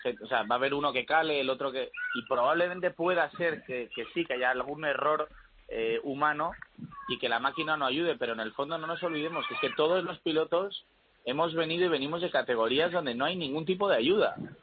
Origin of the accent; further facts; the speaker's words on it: Spain; estamos muy orgullosos como españoles de que sea así